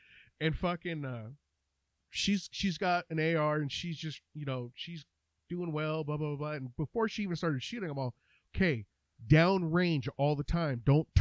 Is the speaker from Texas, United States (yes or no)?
no; California, United States; we're from California. We fucking see all walks of life, dude, when in California. Especially you being in fucking from Orange County, the Orange County area, and me being from, you know, the LA area, not like downtown, but more towards, you know, the Inland Empire.